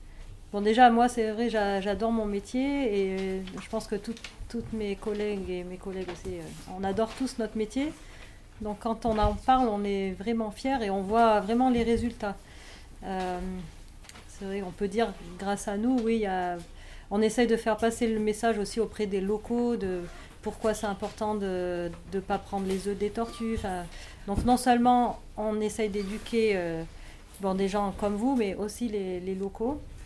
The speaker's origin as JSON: {"language": "French", "country": "France", "said": "Moi, je suis française"}